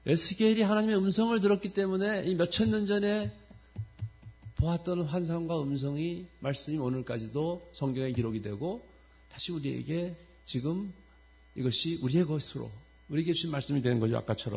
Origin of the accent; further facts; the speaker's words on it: South Korea; 물론 우리는 한국 사람이지만 국적이.